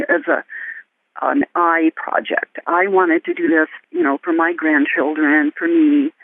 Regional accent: Anchorage, Alaska, United States; moved away as an adult; now in Oregon, United States; For some years, I've been just toying with the idea of growing up in Anchorage as Anchorage was growing up.

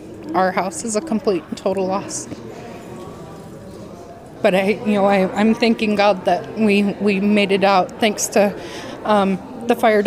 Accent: Anchorage, Alaska, United States; I'm from Anchorage, and I'm not used to this.

